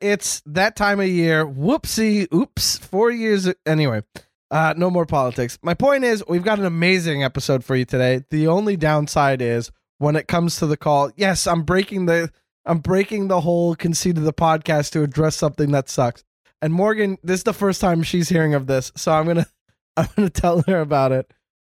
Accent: Canada; I'm not an American. I'm Canadian.

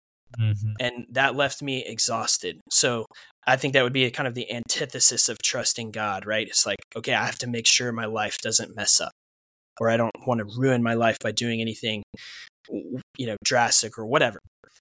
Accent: Nashville, Tennessee, United States; So growing up in Nashville, I still love it there.

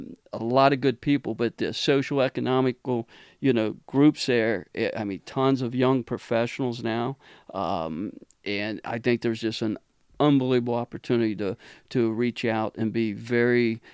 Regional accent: Covington, United States; I did. I'm local. I grew up in Covington.

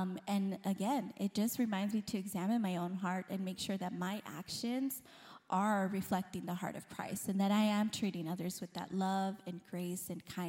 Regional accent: Los Angeles, California, United States; And growing up in LA and then moving to the Inland Empire, we like have the best of it all.

